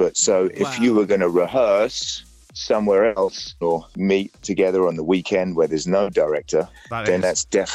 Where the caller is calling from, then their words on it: Atlanta, Georgia, United States; Oh, I'm calling from Atlanta, Georgia.